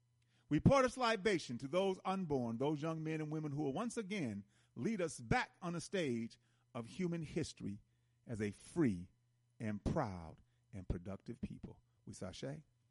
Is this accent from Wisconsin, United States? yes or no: yes; Milwaukee, Wisconsin, United States; I've driven through snow a lot. I'm from Milwaukee, you know.